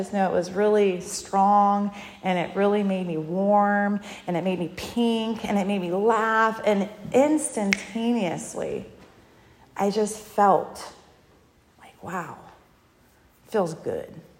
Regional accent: Paso Robles, California, United States; So I actually grew up in the Paso Robles area. I'm from Paso Robles. I wasn't born there, but I might as well have been.

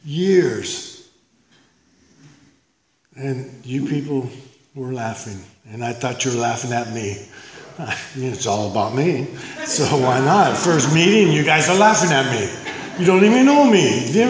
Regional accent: Santa Barbara, California, United States; I was born and raised in Santa Barbara.

